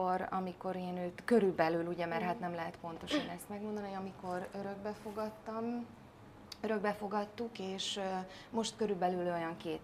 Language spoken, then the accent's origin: Hungarian; Miskolc, Borsod-Abaúj-Zemplén, Hungary; A sok vidéki kutya után én miskolci lány vagyok